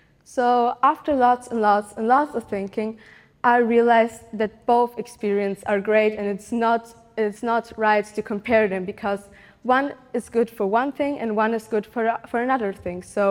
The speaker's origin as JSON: {"language": "English", "country": "Germany", "tie": "born or raised there", "said": "I grew up in Germany"}